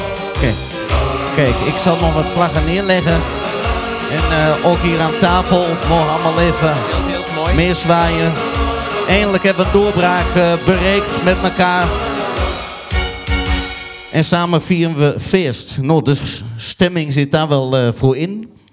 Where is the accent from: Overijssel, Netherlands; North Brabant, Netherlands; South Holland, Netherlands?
Overijssel, Netherlands; Balkbrug; Ik kom zelf uit Balkbrug.